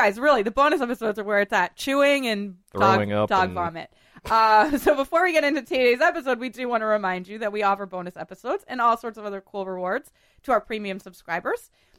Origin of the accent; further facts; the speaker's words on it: New England, United States; I'm from New England, John.